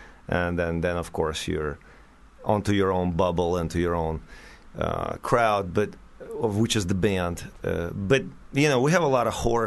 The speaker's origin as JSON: {"language": "English", "country": "Ukraine", "said": "since I'm from Ukraine, I'm just going to like clear"}